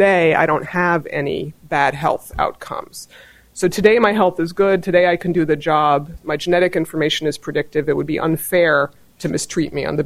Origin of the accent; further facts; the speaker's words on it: Massachusetts, United States; now in Washington, United States; I grew up in Massachusetts, and having lived in D.C. for 15 years